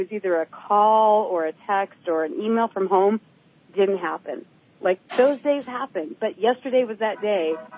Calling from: Talkeetna, Alaska, United States; also born or lived in Chico, California; I'm calling from Talkeetna, Alaska.

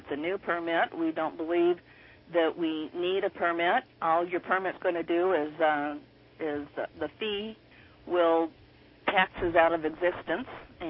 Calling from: Callahan, California, United States; Actually, I'm calling from Callahan. I'm about 45 minutes away from Wairika.

